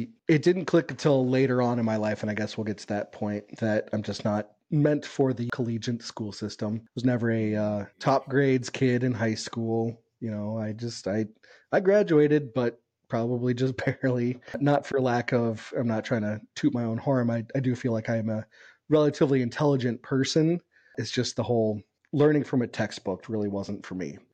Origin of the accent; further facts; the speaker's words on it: Apple Valley, Minnesota, United States; also born or lived in Colorado; So I was actually born in Colorado. My family moved us up to Minnesota when I was in fourth grade. So I lived in the south suburbs of the Twin Cities. I lived in Apple Valley.